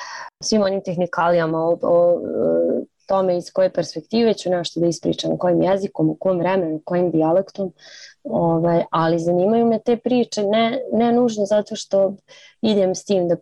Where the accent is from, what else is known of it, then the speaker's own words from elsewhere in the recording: Zagreb, City of Zagreb, Croatia; born there; da sam rođena u Zagrebu.